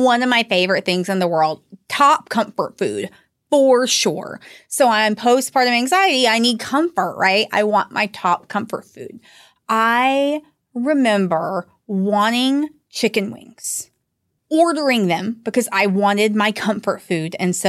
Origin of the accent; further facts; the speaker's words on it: Georgia, United States; So I'm from the South. I was raised in Georgia. I am the black sheep of the family who did not go to the University of Georgia.